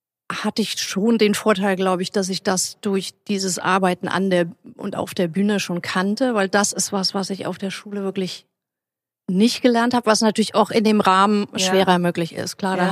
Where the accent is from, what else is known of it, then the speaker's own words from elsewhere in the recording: Nuremberg, Bavaria, Germany; ich bin in Nürnberg aufgewachsen